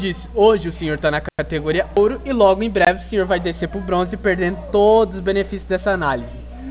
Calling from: São Paulo, Brazil; eu falo de São Paulo, Avenida Paulista.

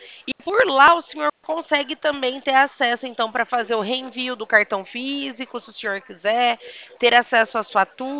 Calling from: Limeira, São Paulo, Brazil; Eu falo com o senhor aqui da cidade de Limeira. Sou interior de São Paulo.

